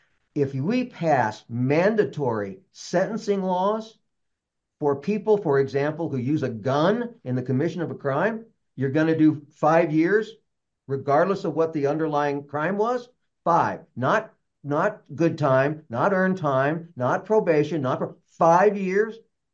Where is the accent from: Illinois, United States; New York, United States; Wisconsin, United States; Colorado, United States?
Colorado, United States; Denver; I was born in raised in North Denver, went to Catholic grade school there, Catholic high school at Cathedral on 19th and Logan. I did my undergraduate work at CU Boulder and went to law school at the University of Denver.